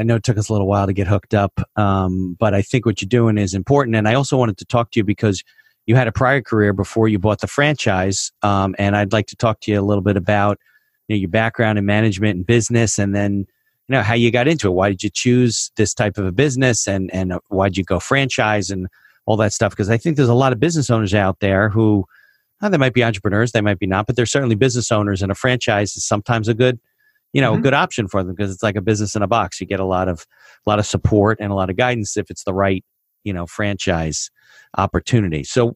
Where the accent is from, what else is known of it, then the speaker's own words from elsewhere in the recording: West Caldwell, New Jersey, United States; Yeah, I grew up in West Caldwell off Passaic Avenue, so I know that.